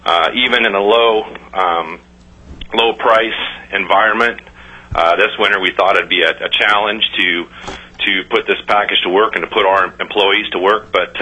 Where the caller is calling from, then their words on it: Fairbanks, Alaska, United States; I'm calling from Fairbanks, Alaska.